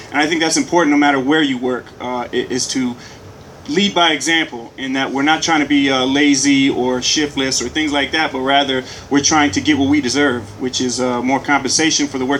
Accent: Grand Rapids, Michigan, United States; Like Doug said, I'm from Grand Rapids, Michigan. I've been in the Bay for about 2 years now.

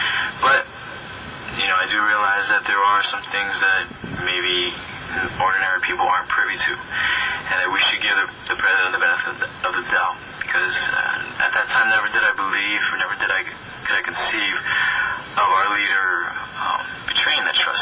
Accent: Hawaii, United States; I was born and raised in Hawaii.

